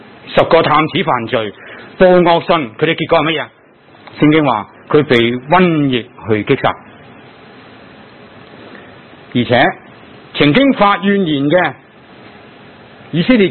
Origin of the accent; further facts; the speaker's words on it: Hong Kong; 我们有幸成为香港人